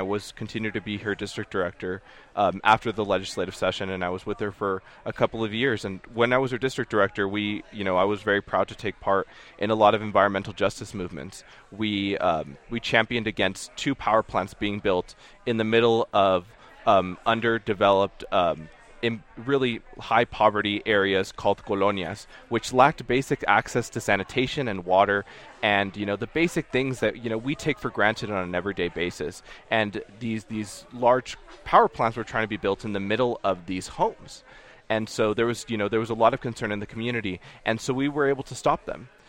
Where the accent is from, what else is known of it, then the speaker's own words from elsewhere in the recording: El Paso, Texas, United States; Sure. I am from El Paso, Texas. I was raised by three strong women